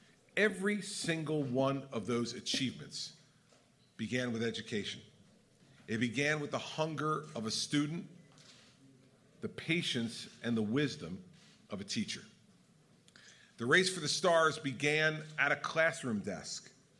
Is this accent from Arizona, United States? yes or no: no; New Jersey, United States; whether it's in my home state of New Jersey or in the states I've been visiting around the country